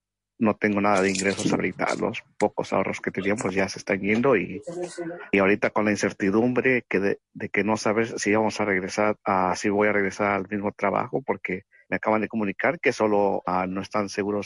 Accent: Mexico; now in Daly City, United States; Yo vivo en Daly City, soy de México y ya tengo aquí viviendo 26 años.

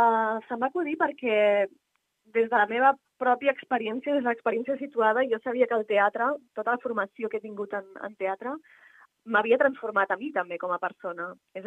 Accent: Badalona, Catalonia, Spain; jo soc de Badalona

